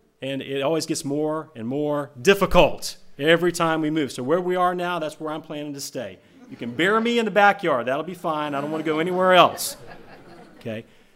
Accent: Tampa, Florida, United States; now in Georgia, United States; I grew up in Tampa, Florida, lived there all the life that I can remember, and went to Bob Jones in Greenville.

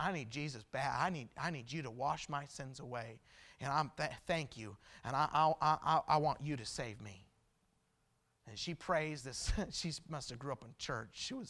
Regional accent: Twin Falls, Idaho, United States; Just a couple weeks ago, we were in where I grew up in Twin Falls, Idaho

